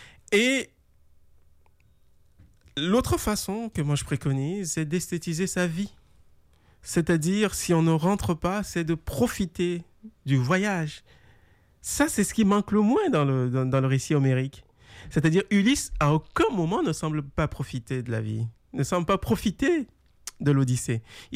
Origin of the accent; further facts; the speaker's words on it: Quebec, Canada; on n'est pas des néo-français, on est des Canadiens français. Et ensuite, désormais, on est devenus des Québécois.